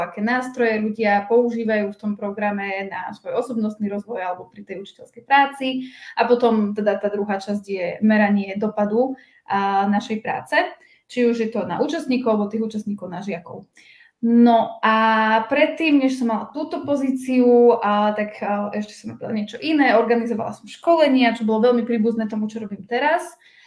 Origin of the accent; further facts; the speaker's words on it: Žilina, Žilina Region, Slovakia; also born or lived in Bratislava; ja som zo Žiliny a predtým som žila v Bratislave, čiže na druhý koniec republiky som sa presťahovala kvôli tomu.